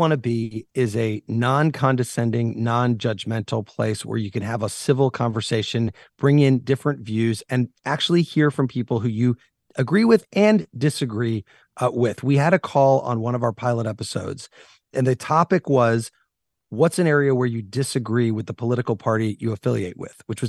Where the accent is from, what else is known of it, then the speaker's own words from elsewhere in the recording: Illinois, United States; Growing up in Central Illinois, I hosted a show for kids.